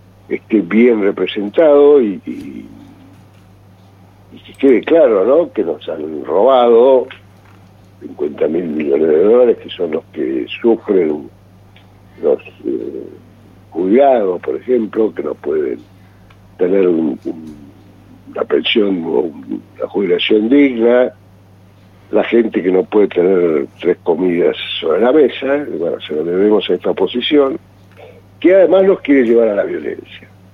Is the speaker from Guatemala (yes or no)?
no; Argentina; somos los argentinos